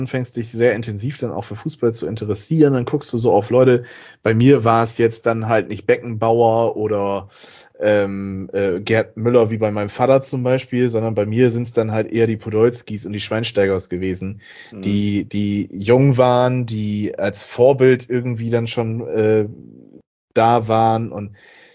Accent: Bremen, Germany; als Bremer

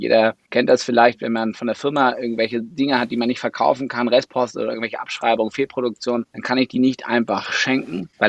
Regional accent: Braunschweig, Lower Saxony, Germany; eine Verbesserung für Braunschweig, für meine Heimatstadt, für unsere Heimatstadt zu erwirken.

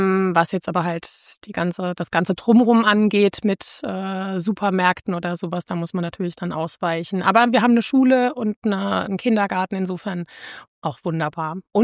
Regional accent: Odenwald, Germany; also born or lived in Heidelberg; ich komme ganz ursprünglich, also geboren in Heidelberg. Also ich habe auch quasi mein Herz in Heidelberg verloren. Bin die ersten 6 Jahre in Neckarstein auch aufgewachsen mit meiner Familie. Und dann haben sich meine Eltern getrennt und wir sind mit meiner Mutter in den Odenwald gezogen.

